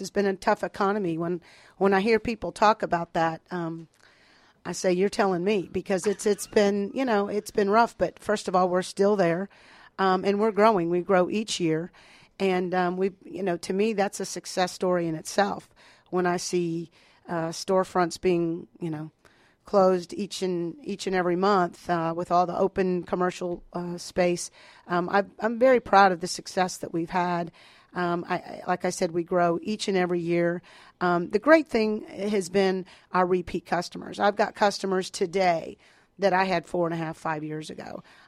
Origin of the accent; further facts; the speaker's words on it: Austin, Texas, United States; I grew up in Austin.